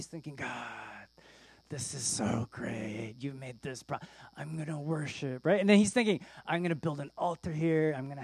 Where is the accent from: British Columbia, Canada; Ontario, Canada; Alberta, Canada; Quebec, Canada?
Ontario, Canada; Toronto; moved away as an adult; also born or lived in Chicago, United States / Detroit, United States; I said, I'm from Toronto. How did you get to Detroit? I said, well, I went to seminary in Chicago, and then I moved to Detroit, and I loved Detroit.